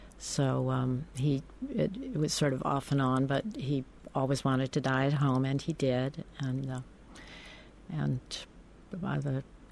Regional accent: North Carolina, United States; And we ended up in North Carolina, and I grew up in North Carolina.

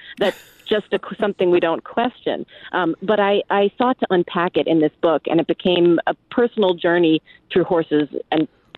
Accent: New York City, New York, United States; I'm born and raised in New York City. I'm the daughter of a Holocaust survivor and an immigrant.

